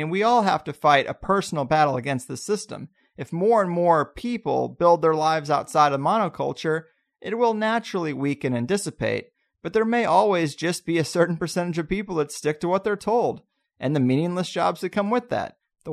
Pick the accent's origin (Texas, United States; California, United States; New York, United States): California, United States; but then I'm the guy from California coming back and telling everybody how to live